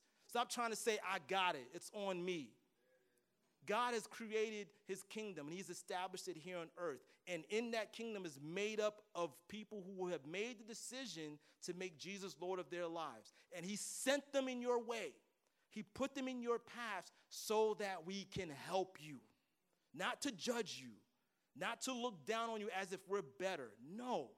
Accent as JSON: {"language": "English", "town": "Brooklyn", "region": "New York", "country": "United States", "said": "I'm from Brooklyn."}